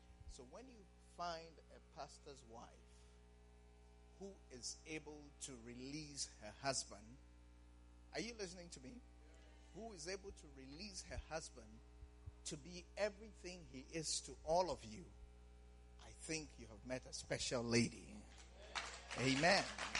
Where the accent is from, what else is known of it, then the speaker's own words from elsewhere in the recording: Ghana; Even when I told him I'm from Ghana, he said, oh, Ghana, Accra.